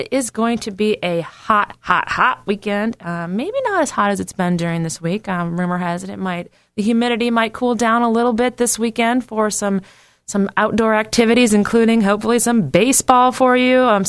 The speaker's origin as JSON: {"language": "English", "region": "Midwest", "country": "United States", "tie": "born or raised there", "moved": "yes", "lives_now": "Virginia, United States", "said": "I'll be honest, I was raised in the Midwest, didn't know much about bluegrass until I came out here to Virginia."}